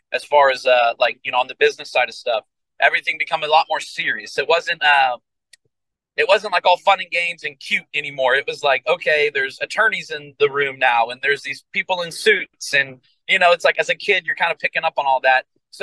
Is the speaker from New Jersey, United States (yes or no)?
no; Atlanta, Georgia, United States; But yeah, I grew up in Atlanta, and I was really young when we moved. I was probably like 2 or 3 years old, and that's pretty much where I would spend the majority of my life growing up.